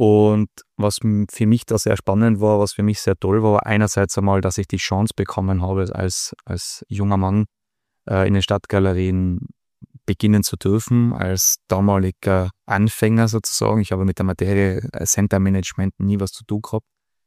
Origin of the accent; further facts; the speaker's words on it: Innsbruck, Tyrol, Austria; ich bin Innsbrucker, bin da aufgewachsen, ich kenne das Dez seit Kindestagen an.